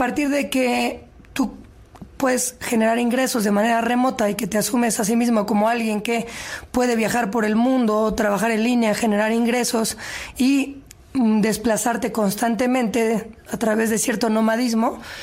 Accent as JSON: {"language": "Spanish", "region": "Mexico City", "country": "Mexico", "tie": "born or raised there", "moved": "yes", "said": "Soy de la Ciudad de México, crecí, estudié en la Ciudad de México, pero llevo viviendo fuera del país 5 años."}